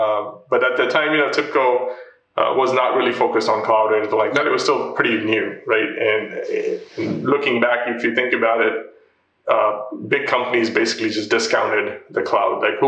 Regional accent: Ohio, United States; moved away as an adult; And I grew up in Ohio, and then, you know, right after I graduated, basically I moved to San Francisco

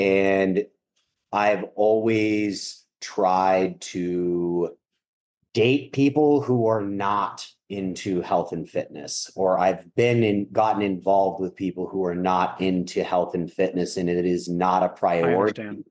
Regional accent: Minnesota, United States; I love a good country concert. I'm from Minnesota.

